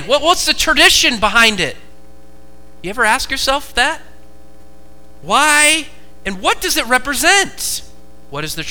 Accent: Oregon, United States; Growing up in Oregon, we had live trees. Why? Because we have trees everywhere.

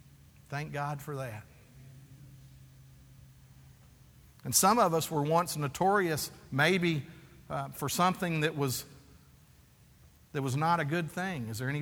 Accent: Fort Worth, Texas, United States; But I remember when I grew up and there in Fort Worth, the Hardy brothers, and how they were all a family of bricklayers.

